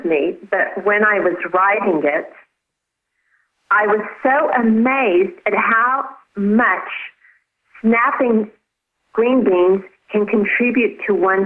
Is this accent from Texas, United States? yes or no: yes; Texas, United States; born there; I was born in Texas, and I had that crazy Texas superiority.